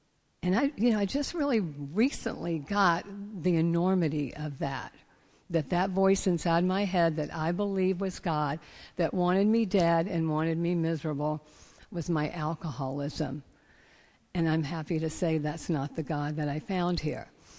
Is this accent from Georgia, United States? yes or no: yes; Savannah, Georgia, United States; But where I came from a southern town, Savannah, Georgia, and I was born Jewish to parents who cherished me and really wanted me. I had three brothers.